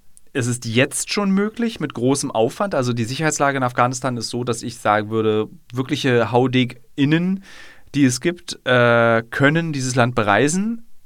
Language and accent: German; Berlin, Germany; es gibt so Kindheitserinnerungen an Berlin-Friedrichshain vor dem Mauerfall